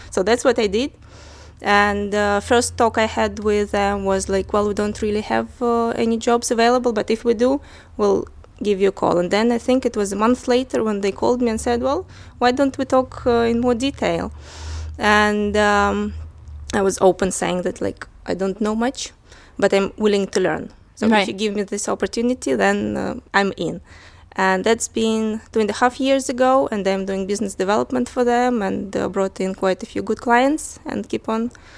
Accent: Moscow, Russia; I'm from Moscow, Russia. I was born and raised there.

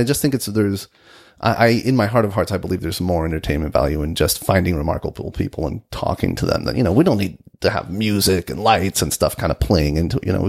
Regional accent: San Diego, California, United States; now in Sacramento, United States; When I moved here from San Diego, I moved here because I wanted to work for the legislature. Mm-hmm. You know, I miss surfing. I grew up surfing.

